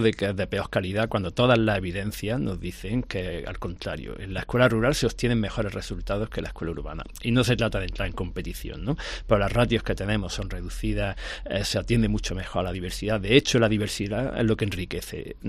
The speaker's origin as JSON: {"language": "Spanish", "town": "Granada", "region": "Andalusia", "country": "Spain", "moved": "as an adult", "lives_now": "Aragón, Spain", "said": "llevo 24 años aquí en Aragón. Soy de Granada y me presenté aquí a las oposiciones y llevo eso, 24."}